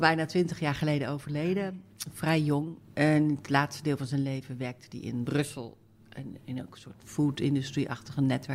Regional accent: Jutphaas, Utrecht, Netherlands; Ik ben geboren in Utrecht, maar dat is omdat er in het dorp waar ik vandaan kom geen ziekenhuis was. Dat heet nu Nieuwegein. Ik kom uit Jutphaas. Mijn moeder komt wel uit Utrecht

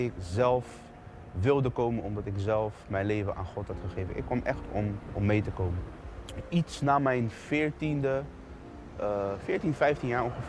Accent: The Hague, South Holland, Netherlands; Ik kom uit Den Haag. Ik heb een goede jeugd gehad.

